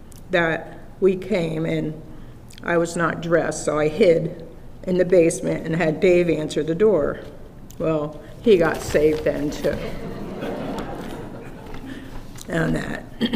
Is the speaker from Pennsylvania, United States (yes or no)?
yes; Delaware Water Gap, Pennsylvania, United States; I was raised in Duller Water Gap. I did not come from a Christian home.